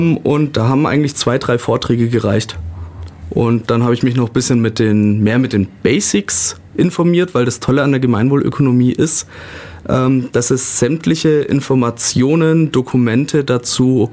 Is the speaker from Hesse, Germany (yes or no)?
no; Ulm, Baden-Württemberg, Germany; Ich komme aus Ulm, wobei ich zwischenzeitlich nach Bielefingen, ein kleines Dorf bei Laubheim, gezogen bin. Aber in meinem Herzen bin ich immer Ulmer geblieben. Habe hier die Realschule besucht, das Gymnasium.